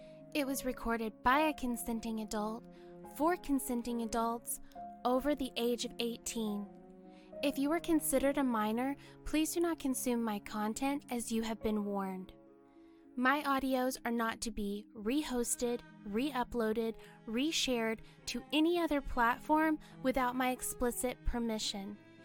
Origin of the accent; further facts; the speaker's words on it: United States; I come from America. I graduated from Illinois last year, and I am raring to go.